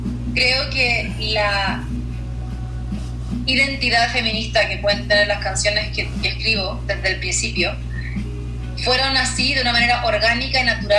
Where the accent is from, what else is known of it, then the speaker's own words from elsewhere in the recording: Chile; Yo soy una cantautora y artista, soy chilena.